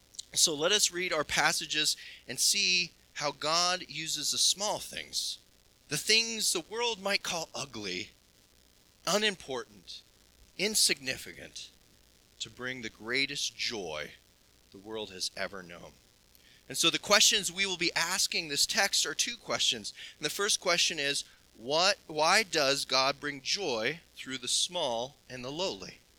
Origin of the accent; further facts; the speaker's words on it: Montana, United States; I grew up in Montana, and my mom was and still is a quilter.